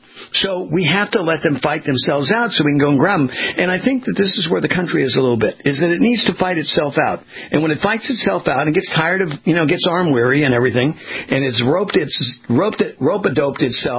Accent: California, United States; I remind people, I grew up in Southern California along the beach, and what I learned from the lifeguards was that when somebody was drowning

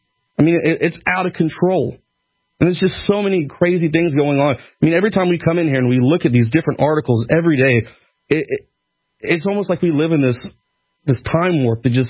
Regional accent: United States; I am an American. I am very proud of what I've done for my country. I love my country.

